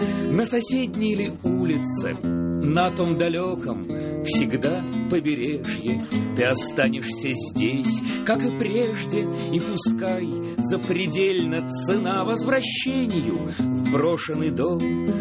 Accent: Russia; я родился в России, я здесь прожил всю жизнь, и никуда покамест, во всяком случае, отсюда деваться я не собираюсь. Это моя страна и мой язык.

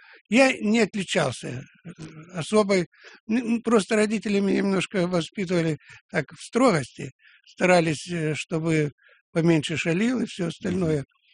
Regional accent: Krasnodar Krai, Russia; Да, я из Краснодарского края. Родился на Кубани, в совхозе «Венцы Заря», красивое название, да. Улькевичского района Краснодарского края.

